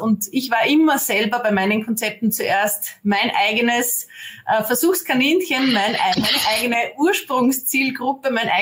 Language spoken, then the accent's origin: German; Austria; wie man aus meinem Slang schon hört, ich bin aus Österreich.